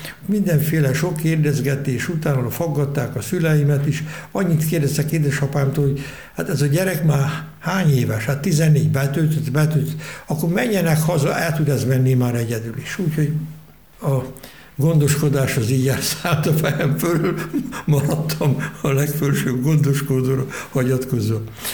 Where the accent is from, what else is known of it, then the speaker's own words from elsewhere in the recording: Pilismarót, Pest, Hungary; apám is, mi is, Pilismarótról, Dunakanyarból származunk, évszázadokon át ott élt a család.